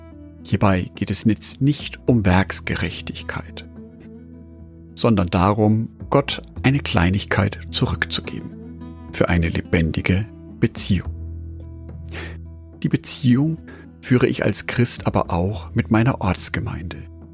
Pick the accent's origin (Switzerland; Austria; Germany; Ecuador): Germany; Nuremberg, Bavaria; für mich als Nürnberger noch eine Einschränkung des Bewegungsradius auf 15 Kilometer